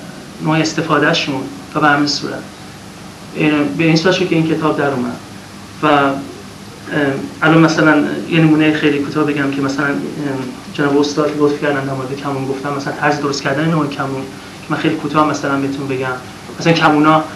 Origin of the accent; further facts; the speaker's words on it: Iran; moved away; با اینکه منم تو امریکا تحصیل کردم هم تو اروپا جفتش چند سال تو امریکا بودم بعدش من خودم 22 سال متاسفانه از ایران اومدم بیرون.